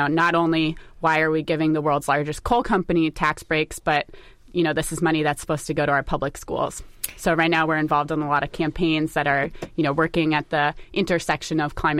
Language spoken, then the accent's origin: English; Boston, Massachusetts, United States; Yeah, I grew up in the Boston area, and I was 14 when Hurricane Katrina happened.